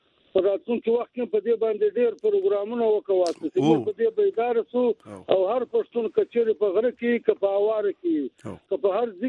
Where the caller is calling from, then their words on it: Dubai, United Arab Emirates; دلته زه د دوبۍ کې یم